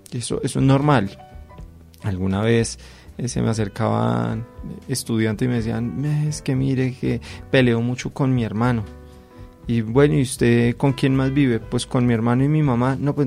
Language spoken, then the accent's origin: Spanish; Colombia; los colombianos, en este proceso en el que estamos, tenemos que saber que somos colombianos todos